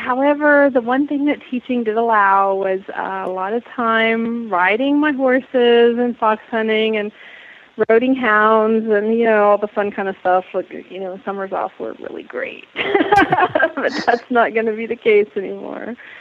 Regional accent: Ohio, United States; now in Pittsburgh, United States; it's okay because it's only about an hour from where I grew up in Ohio.

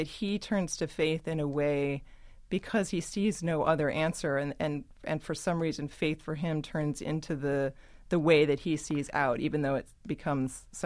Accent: Cleveland, Ohio, United States; also born or lived in San Diego / Chicago; now in Brooklyn, United States; There was a short stint in Chicago, where my parents are both from. But yes, I grew up mainly in Cleveland and in San Diego.

